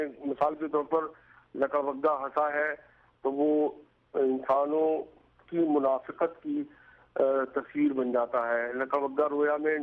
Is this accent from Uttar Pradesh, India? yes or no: yes; Sitapur, Uttar Pradesh, India; born there; پیدا ہوئے چھوٹی جگہ پہ, یعنی آبادی کے لحاظ سے مختصر جگہ تھی سیدھا پور میرا ننیال, اور اس کے بعد جو میرا وطن معلوف ہے ماریرا شریف وہ بھی چھوٹا سا قصبہ ہے.